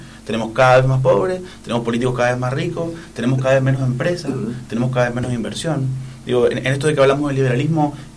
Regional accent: Godoy Cruz, Mendoza, Argentina; Yo soy de acá de Godoy Cruz, candidato a senador provincial.

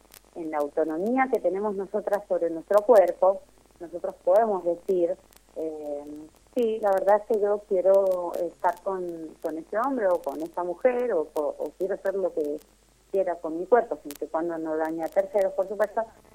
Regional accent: San Martín, Buenos Aires Province, Argentina; yo soy de San Martín, hace muchos años que vivo acá en Boicruz, pero vengo del este, ¿no?

